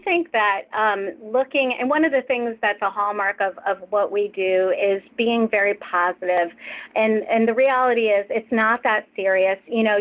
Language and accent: English; Maine, United States; also born or lived in Connecticut; My extended family is from Maine, and when we moved to Connecticut from Maine, one of the things we brought with was this whoopie pie recipe.